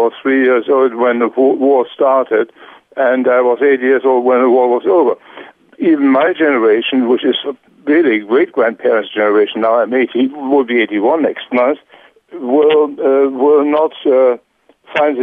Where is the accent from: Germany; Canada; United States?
Germany; Saxony; the largest party now in Saxony, which is my home state, which used to be one of the most civilized states in Germany before World War II.